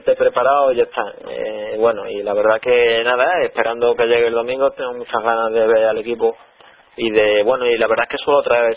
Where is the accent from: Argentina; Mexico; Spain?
Spain; Ceuta; mira que vivo aquí, soy de Ceuta